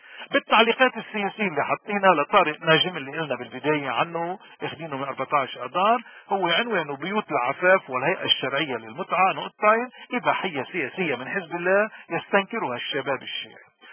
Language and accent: Arabic; Lebanon; هالانسان الجريء الوطني اللي بيشبهنا ومنشبهه كلبنانيين احرار